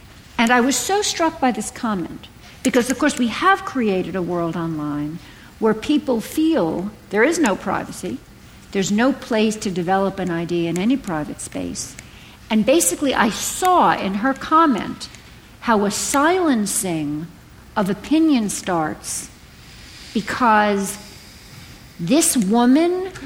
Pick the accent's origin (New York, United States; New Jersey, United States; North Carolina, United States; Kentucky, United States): New York, United States; Brooklyn; And in the book, I compare her situation to mine growing up in Brooklyn in the 1950s and early 60s